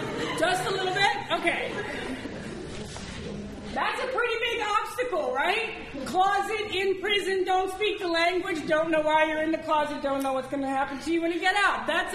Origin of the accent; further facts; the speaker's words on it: United States; They deported me to Mexico. I'm from the United States.